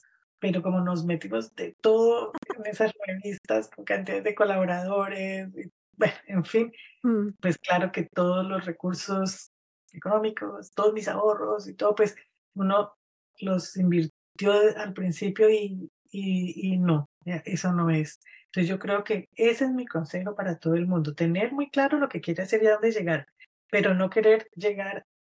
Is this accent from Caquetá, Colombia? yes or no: no; Bogotá, Colombia; de donde yo crecí, en Bogotá, ¿no? Pues, aunque vivíamos cerca de una montaña y todo eso